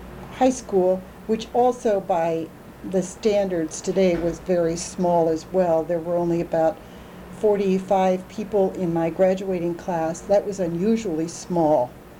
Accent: Hudson, Wisconsin, United States; also born or lived in St. Paul, Minnesota; My parents lived in a small town across the St. Croix River, Hudson. But for some reason, instead of being born in Hudson, I was born in St. Paul, which is pretty trivial. The town I grew up in was very small.

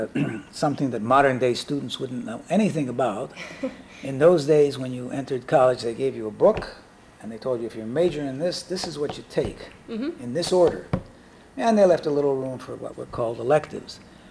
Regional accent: Chicago, Illinois, United States; born there; Well, I was born in Chicago, Illinois, a long time ago. I'm 76 years old.

